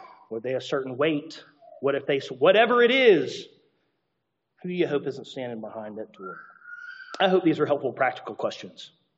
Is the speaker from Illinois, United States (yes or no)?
no; Alabama, United States; I grew up in Alabama, okay?